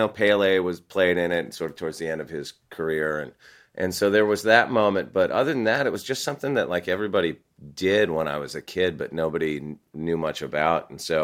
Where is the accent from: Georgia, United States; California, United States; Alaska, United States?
California, United States; like, you got to understand, like, I grew up in California. We didn't know anything about football.